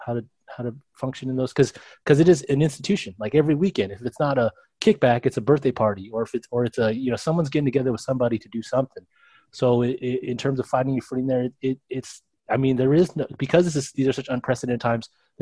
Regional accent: Los Angeles, California, United States; that's something that I definitely latched onto growing up in East

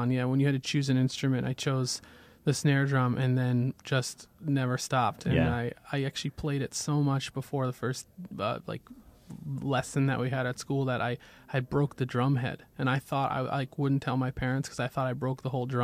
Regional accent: Minnesota, United States; Growing up in Minnesota, there's a drummer, Dave King, who is world-renowned

